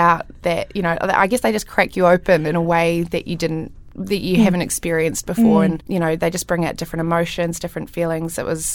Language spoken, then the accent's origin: English; Christchurch, Canterbury, New Zealand; I'm from Christchurch, New Zealand.